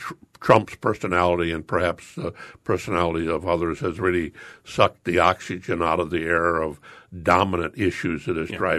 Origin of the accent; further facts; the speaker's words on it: Chicago, Illinois, United States; You know, I'm from Chicago. You know, you vote early and often there.